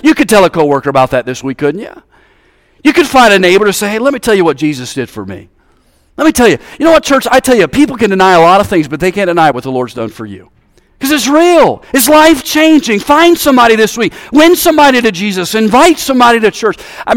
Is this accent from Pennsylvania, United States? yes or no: no; Odenville, Alabama, United States; I said, I want to go, but I'm from Odenville, Alabama, and I've never seen this many people in my life.